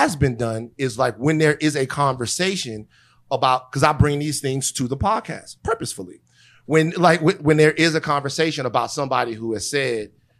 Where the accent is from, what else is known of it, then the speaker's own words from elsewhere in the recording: the South, United States; I am from the Deep South. We are from the Deep South. Yeah. And in the Deep South, there is just like this thing to where it's not even taboo.